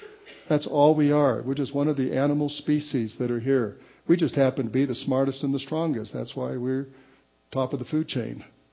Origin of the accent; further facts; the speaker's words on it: Colorado, United States; I was raised in Colorado when I was young.